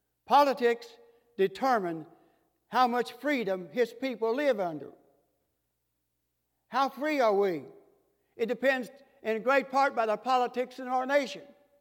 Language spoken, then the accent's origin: English; United States; And as an American citizen, I have the right to state my opinion